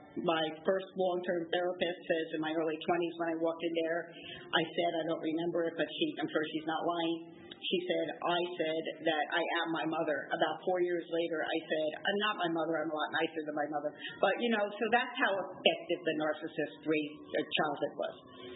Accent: New York City, New York, United States; So, my story is I grew up in New York City.

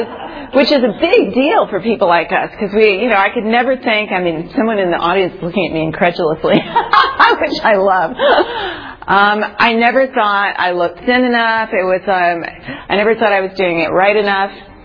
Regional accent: New York City, New York, United States; born there; I was born in New York City.

